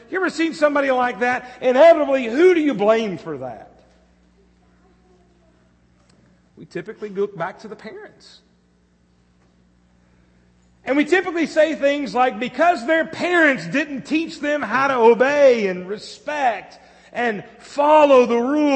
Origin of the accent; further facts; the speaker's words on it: Southern United States, United States; accent: southern; Sounds so much better than my southern accent, that's for sure.